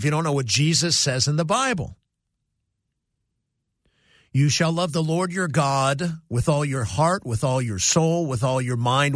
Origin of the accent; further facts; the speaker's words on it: Cleveland, Ohio, United States; now in California, United States; Now, I've lived in California the majority of my adult life. We moved out here from Cleveland, Ohio in the 60s. My dad got a job in the movie industry.